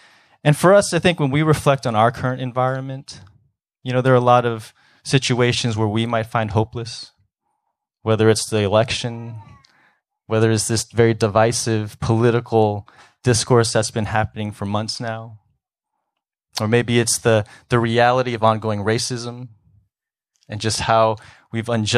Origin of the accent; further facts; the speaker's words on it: Chicago, Illinois, United States; So I grew up, I was born and raised in Chicago.